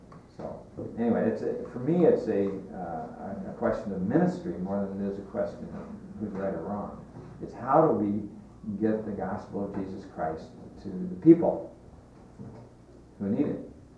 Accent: Michigan, United States; also born or lived in Minnesota; but I lived in Minnesota and I grew up in Michigan, so I know of what I speak.

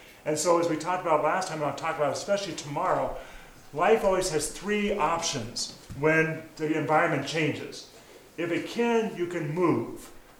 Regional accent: Missoula, Montana, United States; she is part of a really important group in Missoula, my hometown, on faith and climate change

